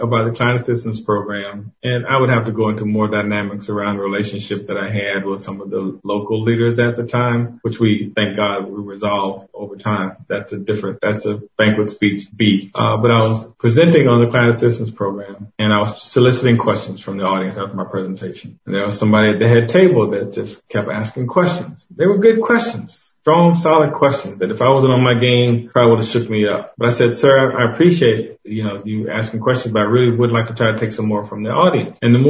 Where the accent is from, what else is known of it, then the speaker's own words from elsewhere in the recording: Georgia, United States; I'm like, well, I'm from Georgia.